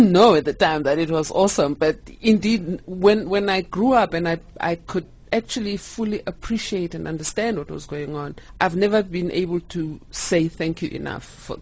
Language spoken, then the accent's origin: English; Soweto, Gauteng, South Africa; I was born and raised in Soweto, in Orlando West Soweto, born of highly musical parents who were both professionals.